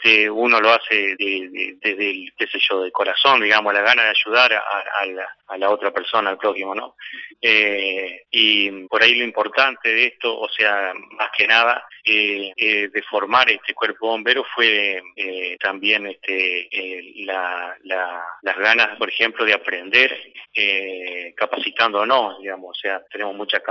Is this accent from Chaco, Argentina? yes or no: no; Villa Mantero, Entre Ríos, Argentina; born there; Yo sí, soy nacido acá en Villa Mantero.